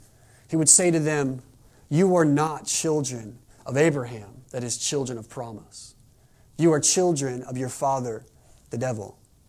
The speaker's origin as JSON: {"language": "English", "region": "England", "country": "United Kingdom", "said": "this is Hebrew, okay, I'm English."}